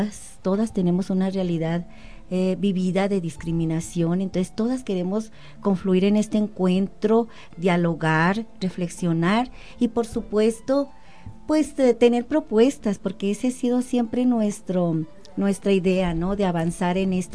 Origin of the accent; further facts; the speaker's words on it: Mexico; necesitábamos reflexionar juntas como mexicanas sobre algunos temas